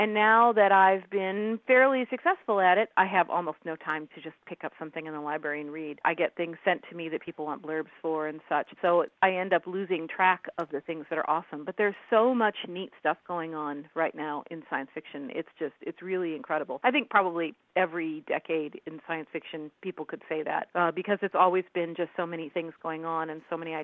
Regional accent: St. Louis, Missouri, United States; I grew up in St. Louis, which is where I live now. My family moved here pretty much when I was a baby

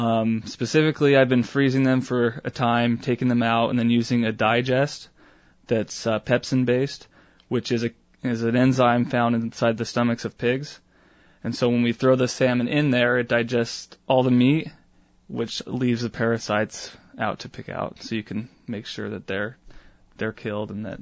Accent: Salt Lake City, Utah, United States; So I'm from Utah, from Salt Lake City.

